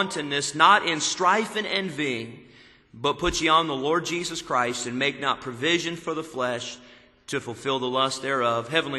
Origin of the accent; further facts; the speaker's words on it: Illinois, United States; I grew up in Illinois, and it was cold.